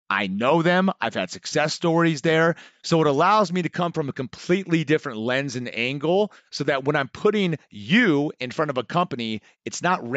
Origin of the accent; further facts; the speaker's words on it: California, United States; now in Arizona, United States; I'm originally from the Bay Area, came out here to go to ASU, played college basketball.